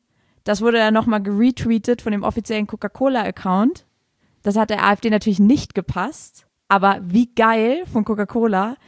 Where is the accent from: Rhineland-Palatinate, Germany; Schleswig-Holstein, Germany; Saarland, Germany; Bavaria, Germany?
Saarland, Germany; Das Knolle, heißt bei uns im Saarland Stubbi.